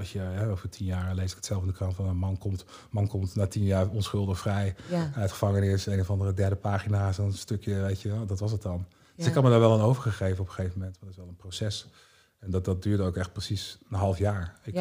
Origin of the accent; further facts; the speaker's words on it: Netherlands; ik kom uit Nederland.